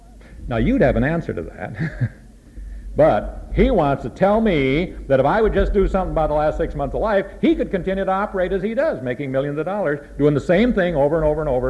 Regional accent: Minnesota, United States; I come from Minnesota, and I'm always

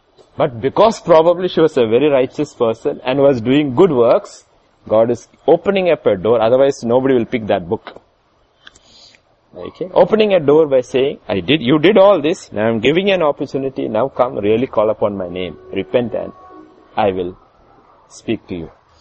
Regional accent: Kerala, India; Then she looked at me and said, who are you? I said, I'm also from Kerala, and I said, I'm a missionary there, and I work this thing.

